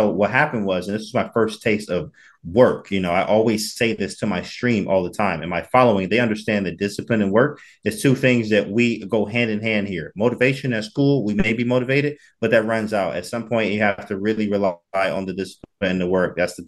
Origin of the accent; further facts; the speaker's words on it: Detroit, Michigan, United States; So for me, I grew up in Detroit, Michigan.